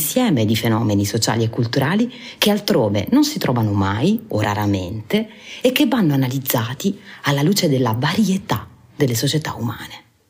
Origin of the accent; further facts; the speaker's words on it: Taranto, Apulia, Italy; per me che vengo da Taranto e che fino a quel momento avevo sempre vissuto in città medio grandi e soprattutto in quartieri, diciamo, popolari